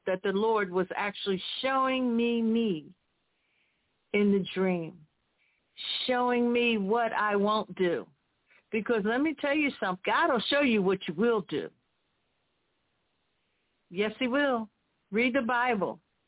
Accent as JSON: {"language": "English", "town": "Philadelphia", "region": "Pennsylvania", "country": "United States", "said": "Bishop Sylvester and I went to elementary school together. We're from Philly."}